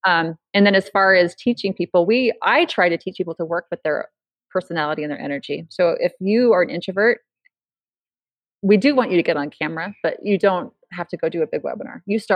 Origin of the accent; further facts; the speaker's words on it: California, United States; now in Idaho, United States; Yeah, because I'm from California. I brought it with me.